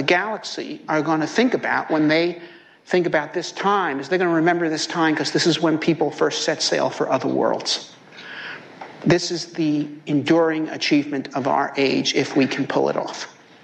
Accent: United States; I'm an American.

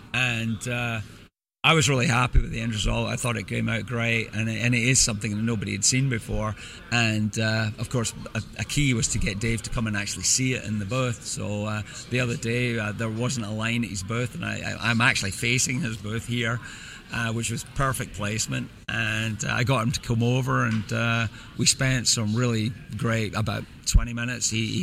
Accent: Scotland, United Kingdom; I grew up watching this, and I grew up in Scotland. I never thought I would ever meet these people

